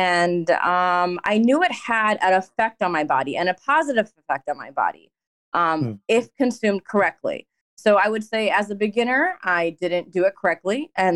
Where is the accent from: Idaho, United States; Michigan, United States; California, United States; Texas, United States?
Michigan, United States; also born or lived in England; So I'm 35 years old, Pakistani Muslim. I was born in England, but I came to the U.S. when I was just a little baby, like probably 6 months old. Lived in Michigan my whole life